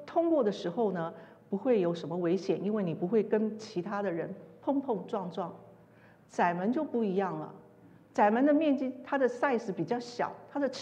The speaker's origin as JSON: {"language": "Chinese", "country": "Taiwan", "said": "我想因为我是从台湾来的，所以我想我对台湾的状况是比较了解的"}